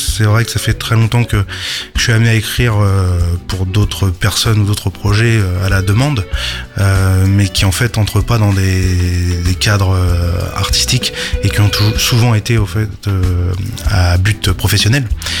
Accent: Le Havre, Normandy, France; also born or lived in Harfleur / Gonfreville / Sainte-Adresse; né à Harfleur et j'ai grandi à Gonfreville, Sainte-Adresse et au Havre. Et maintenant j'habite en périphérie du Havre. J'ai 36 ans

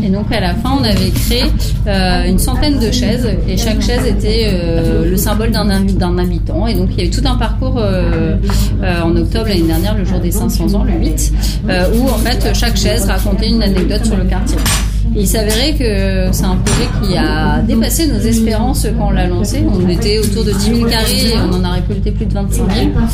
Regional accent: Rouen, Normandy, France; now in Le Havre, France; Quand on vient d'une autre ville, j'avoue, quand je suis venue de Rouen, j'étais curieuse.

